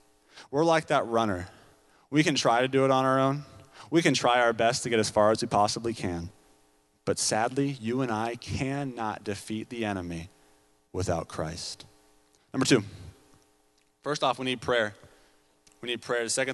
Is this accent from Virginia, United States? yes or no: yes; Virginia, United States; also born or lived in Seattle, United States; I was born there. I lived there for like a year, and my parents moved me back to Virginia. And I grew up there in Virginia my entire life